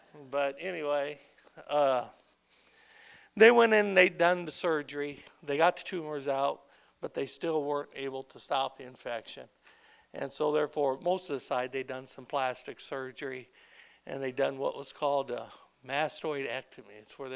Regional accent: Beloit, Wisconsin, United States; born there; I was born in Beloit, Wisconsin.

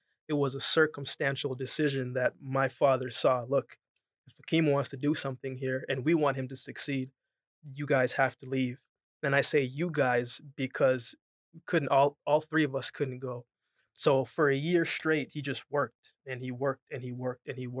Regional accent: Negril, Westmoreland, Jamaica; I was born in Jamaica, Save Lamar, Jamaica, but I grew up between Westmoreland and Negril. So I spent a lot of time with my grandparents

